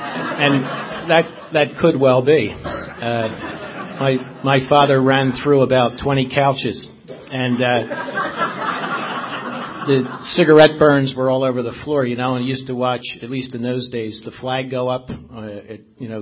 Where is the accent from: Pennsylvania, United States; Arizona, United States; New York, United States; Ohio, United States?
Pennsylvania, United States; Philadelphia; But I grew up in Philadelphia. I was born in Logan in Philadelphia.